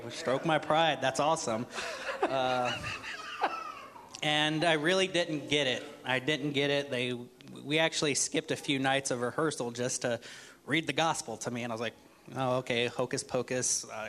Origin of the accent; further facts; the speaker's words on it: Mexico; moved away as an adult; So I'm originally from Mexico, been living here about 6 years.